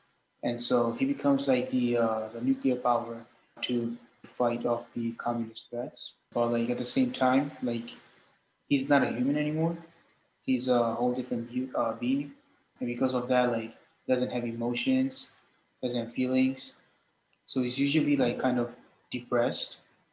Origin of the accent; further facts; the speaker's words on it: Hudson, New York, United States; I'm 16, and I'm also from Hudson.